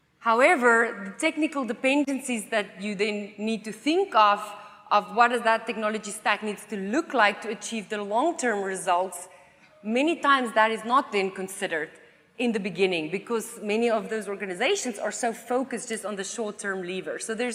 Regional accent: South Africa; I'm from South Africa at the time

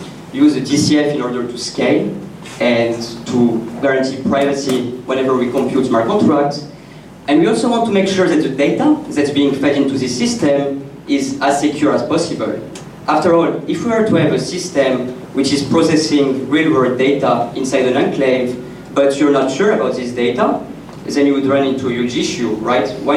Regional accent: France; English is a second language; I'm from France, as you probably noticed from my accent.

